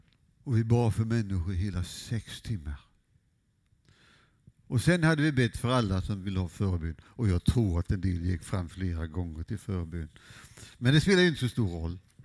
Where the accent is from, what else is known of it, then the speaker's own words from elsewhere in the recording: Skästa, Jönköping County, Sweden; när jag var barn och ungdom hemma i Skästa mellan Huskvarna och Gränna.